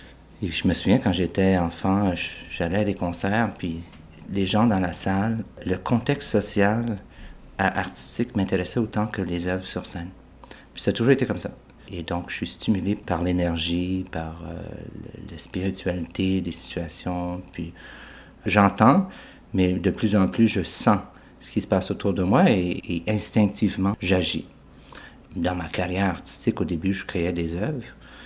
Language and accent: French; Ottawa, Ontario, Canada; born there; Je suis né à Ottawa en 1959.